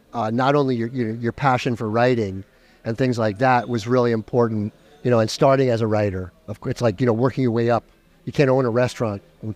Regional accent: Long Island, New York, United States; I was raised on Long Island. Not a lot of culture in Long Island.

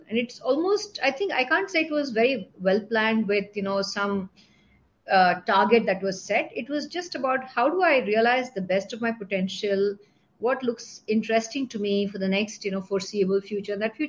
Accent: Bangalore, Karnataka, India; I was born and raised in Bangalore. So I'm a Bangalore girl. Mm-hmm. Lived forever till I moved out after my MBA.

